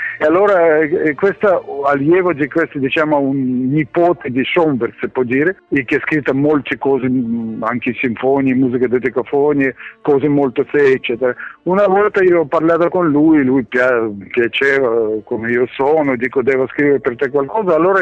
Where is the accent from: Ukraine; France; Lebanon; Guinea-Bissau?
Ukraine; Odesa, Odesa Oblast; born there; Italian is a second language; moved away; io sono nato a Odessa, una città di Ucraina dove vivevano molti ebrei